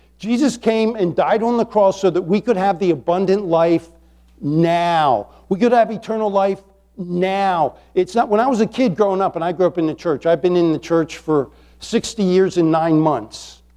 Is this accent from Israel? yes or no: no; Chesapeake Bay, United States; I grew up on the Chesapeake Bay.